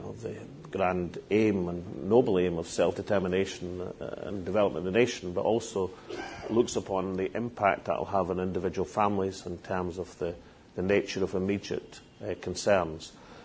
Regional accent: Scotland, United Kingdom; I emphasise on loan because I'm Scottish, ladies and gentlemen.

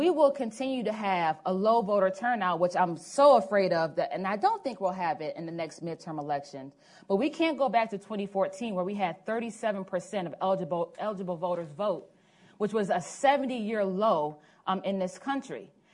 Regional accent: Cleveland, Ohio, United States; I was able to work in my hometown of Cleveland

